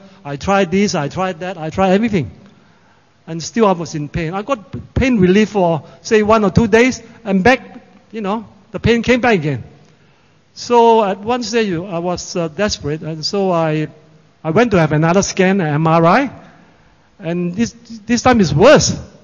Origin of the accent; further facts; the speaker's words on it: Melbourne, Victoria, Australia; Then I decided to go back to Melbourne, where my hometown is.